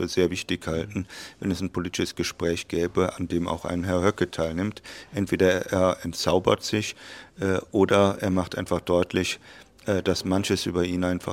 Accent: Rhineland, Germany; born there; Als Rheinländer, gebürtiger Rheinländer, sagt man immer, it is noch ever jod je jange, es ist noch immer gut gegangen.

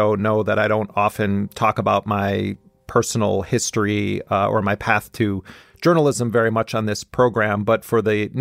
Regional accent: Milwaukee, Wisconsin, United States; I grew up in Milwaukee, Wisconsin. My father and mother are both from Illinois.

